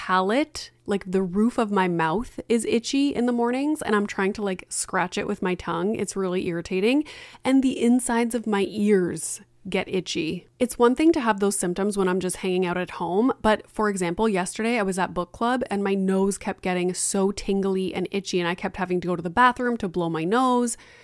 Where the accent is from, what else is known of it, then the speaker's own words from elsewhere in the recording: Ontario, Canada; I'm from Northern Ontario.